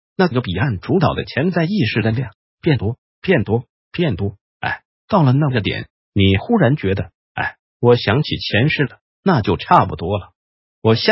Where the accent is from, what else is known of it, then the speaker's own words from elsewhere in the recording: Taiwan; 我说我们台湾那边凶险得多